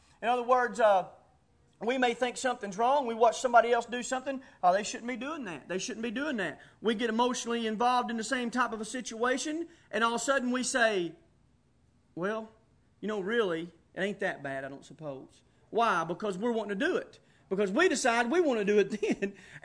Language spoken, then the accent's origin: English; United States; we've been trained as Americans, as adult Americans here, growing up in America